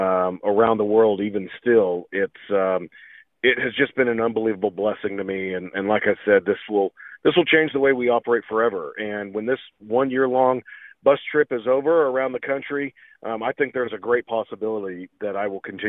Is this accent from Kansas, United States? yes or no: yes; Edna, Kansas, United States; I grew up in Edna, Kansas, and I left with a suitcase and a dream. And I'm working my way back to the farm now